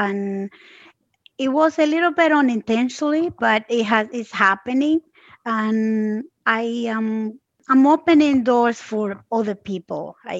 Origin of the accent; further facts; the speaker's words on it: Puerto Rico; born there; even though I was born in Puerto Rico, I am the child of two immigrants from Dominican Republic.